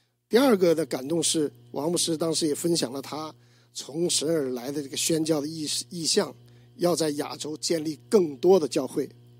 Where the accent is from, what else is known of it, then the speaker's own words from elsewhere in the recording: China; moved away; 我太太叫 Jessie， 我们都来自于中国